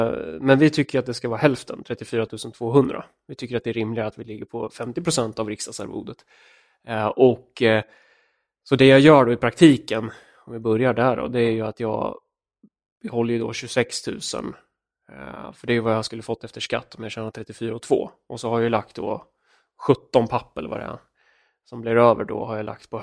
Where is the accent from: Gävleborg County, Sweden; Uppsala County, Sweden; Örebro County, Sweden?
Örebro County, Sweden; Örebro; Jag är uppvuxen i svensk medelklass i Adolfsberg i Örebro.